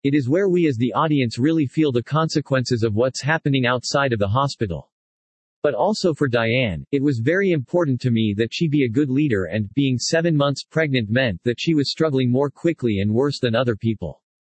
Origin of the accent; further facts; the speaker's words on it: Kentucky, United States; I'm from Kentucky originally, so I spent that night placing phone calls to family and friends